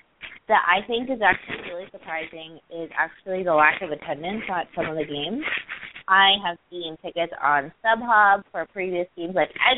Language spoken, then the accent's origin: English; Canada; my home country, it's split between Quebec and Toronto